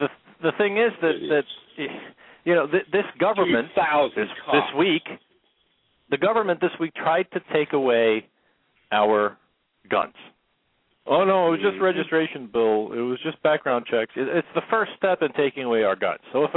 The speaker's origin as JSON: {"language": "English", "country": "United States", "said": "The point is that we're American, so it affects us more when it happens here, real simple."}